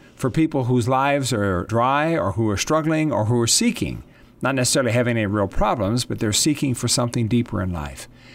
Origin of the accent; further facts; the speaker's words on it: Midwest, United States; now in Las Cruces, United States; I come from the Midwest, where there's lots of rain and lots of trees and lots of greenery. And I moved into the desert, which was quite a different experience.